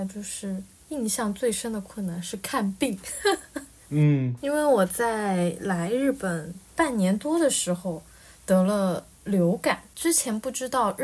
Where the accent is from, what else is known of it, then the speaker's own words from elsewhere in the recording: China; now in Japan; 看我是外国人嘛，他就会连笔带话，他知道我是中国人，汉字我是认识的嘛